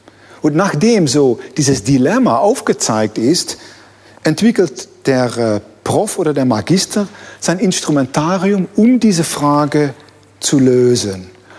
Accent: Netherlands; ich bin ja ein Niederländer

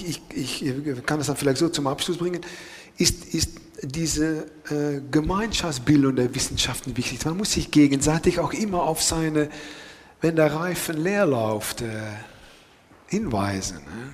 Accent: Netherlands; German is a second language; ich komme ja aus den Niederlanden.

